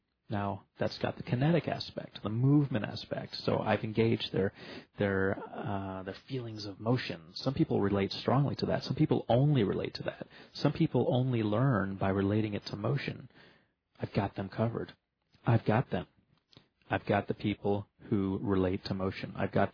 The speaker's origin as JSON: {"language": "English", "region": "Florida", "country": "United States", "tie": "born or raised there", "said": "And I grew up in South Florida."}